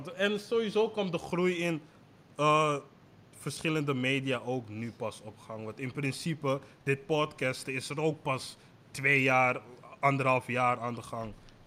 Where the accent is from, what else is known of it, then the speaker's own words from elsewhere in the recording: Amsterdam, North Holland, Netherlands; Door, zeg maar, in Belmen opgegroeid te zijn